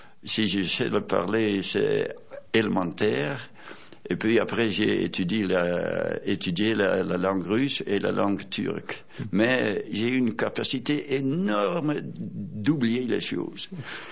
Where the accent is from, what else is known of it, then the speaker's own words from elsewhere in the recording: Netherlands; French is a second language; on s'est rencontrés encore une fois chez moi, aux Pays-Bas